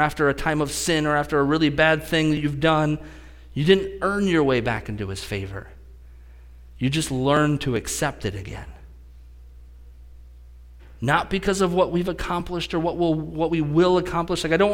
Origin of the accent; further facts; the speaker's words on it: Pennsylvania, United States; I grew up in Western PA.